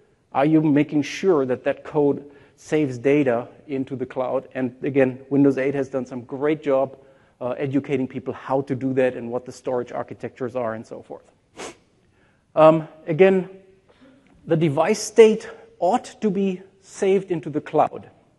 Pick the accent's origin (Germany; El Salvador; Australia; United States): Germany; English is a second language; But when you go out, even in a country like Germany, my home country